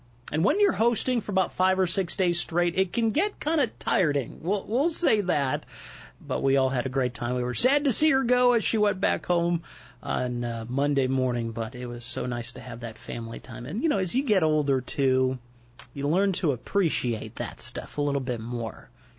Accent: Chicago, Illinois, United States; but my birthday was always in November, and I grew up in Chicago

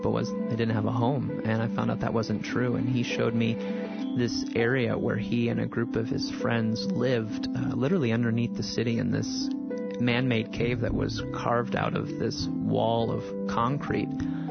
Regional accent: Illinois, United States; I grew up in the Midwest and grew up in rural Illinois and just wasn't really acquainted with urban poverty.

